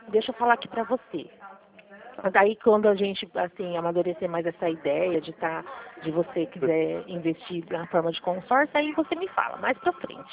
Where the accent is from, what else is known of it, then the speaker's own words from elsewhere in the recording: Flora Rica, São Paulo, Brazil; eu sou de Flora Rica e trabalho aqui em Dracena. Sou de Flora Rica e trabalho aqui em Dracena.